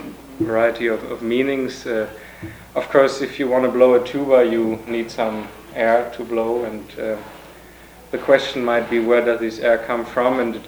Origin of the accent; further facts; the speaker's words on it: Berlin, Germany; English is a second language; I came from Germany, Berlin, Europe.